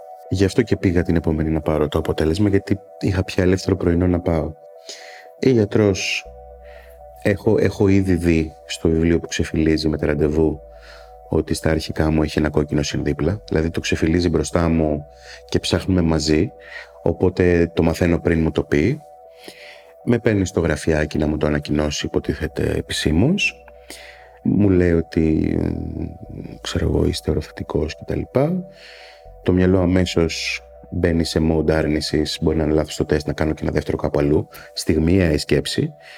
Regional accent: Kalymnos, South Aegean, Greece; now in Athens, Greece; γεννήθηκα στην Αθήνα, μεγάλωσα στην Κάλυμνο, στα Δωδεκάνησα και τα τελευταία 15 χρόνια περίπου ζω στην Αθήνα ξανά.

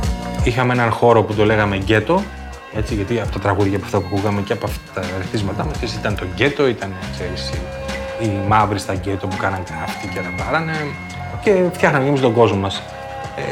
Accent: Drama, Eastern Macedonia and Thrace, Greece; με ό,τι υπήρχε στη Δράμα και όπου μπορούσα να βρω, ακόμα και στο χωριό μου, μια κυρία που ζωγράφιζε

